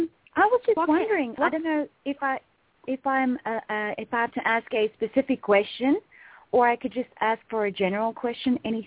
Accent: South Africa; now in Europe; I come originally from South Africa. I'm not living there now. I'm living in Europe.

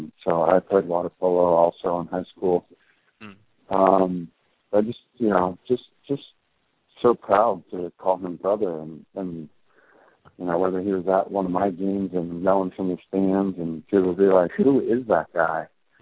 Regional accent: Arizona, United States; whether it was growing up in Arizona for 5 years, we lived there

